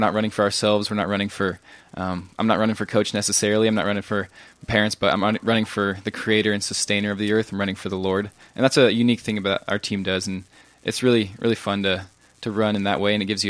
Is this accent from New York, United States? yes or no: no; Flagstaff, Arizona, United States; So I'm from Flagstaff, Arizona